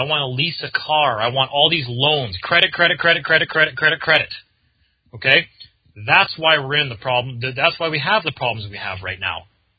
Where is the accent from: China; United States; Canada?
Canada; Winnipeg, Manitoba; also born or lived in Alberta; what I loved about Winnipeg, where I live. Even up to 4 years ago, when I moved back here from Alberta in Canada, and I moved back to Winnipeg where I grew up